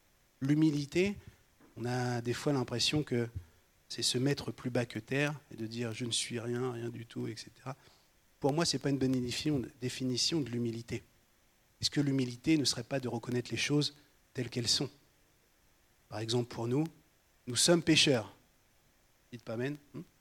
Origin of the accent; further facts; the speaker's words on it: France; c'est normal, je suis français aussi